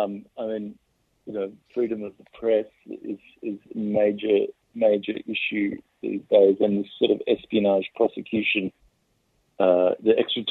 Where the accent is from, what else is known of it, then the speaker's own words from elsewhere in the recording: Australia; as Australian citizens, we sort of don't expect any help if you become a target of the USA.